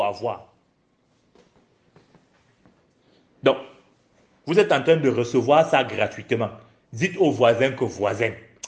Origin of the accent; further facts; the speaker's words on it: Cameroon; Vous pensez que j'ai grandi au Cameroun. Je me revendique en première nationalité le Cameroun.